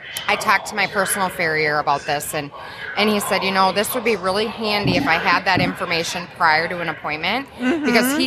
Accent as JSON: {"language": "English", "region": "Wisconsin", "country": "United States", "said": "I'm from Wisconsin, so you have to have your Coggins at every event."}